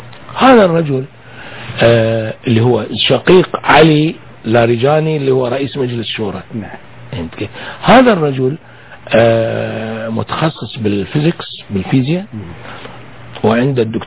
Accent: Kuwait

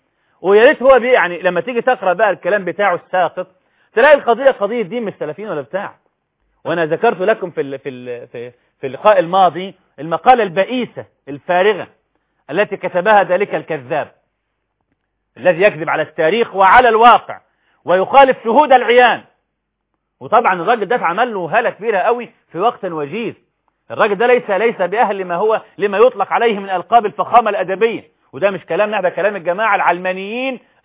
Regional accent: Egypt; والكنائس التي عندنا في مصر تسع 4 أضعاف النصارى اللي في مصر

